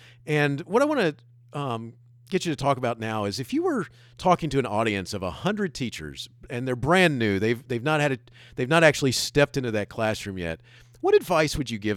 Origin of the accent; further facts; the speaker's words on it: Daytona Beach, Florida, United States; I grew up in Daytona Beach.